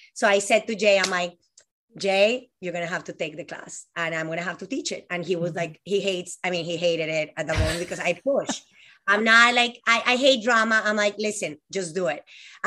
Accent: Colombia; English is a second language; moved away as an adult; now in United States; I'm from Colombia, this girl that moved here, 18 years old.

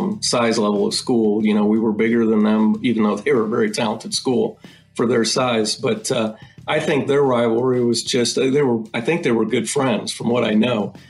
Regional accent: Ohio, United States; I was born and raised in Ohio

